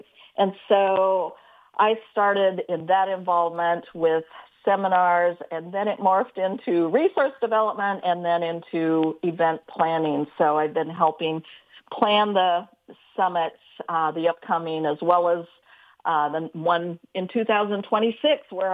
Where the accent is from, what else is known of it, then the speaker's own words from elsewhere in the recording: Iowa, United States; I'm actually from Iowa.